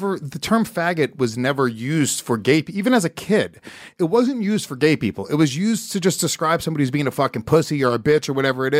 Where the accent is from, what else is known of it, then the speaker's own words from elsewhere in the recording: West Harrisburg, New York, United States; because I grew up on Railroad Avenue in West Harrisburg, New York, which was just fucking poor, a combination of poor black people, poor Puerto Ricans, poor white kids.